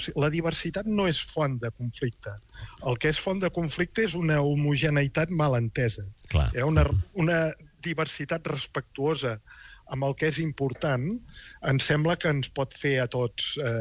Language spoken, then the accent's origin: Catalan; Catalonia, Spain; Com a catalans podem distingir entre un nacionalisme no violent que defensa una cultura